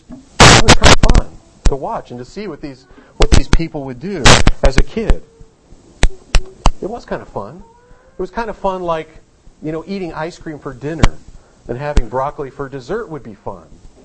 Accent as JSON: {"language": "English", "town": "St. Louis", "region": "Missouri", "country": "United States", "tie": "born or raised there", "said": "when I was a kid growing up in St. Louis, we used to go to church with my aunt and uncle once in a while."}